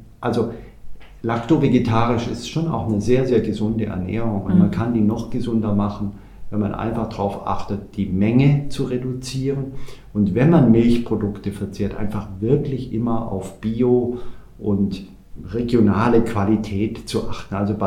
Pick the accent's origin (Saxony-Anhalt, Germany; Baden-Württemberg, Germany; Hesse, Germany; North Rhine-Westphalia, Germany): Baden-Württemberg, Germany; Also ich komme ja aus Schwaben, aus Süddeutschland, wo man Wurstspezialitäten verschiedenster Art genießt.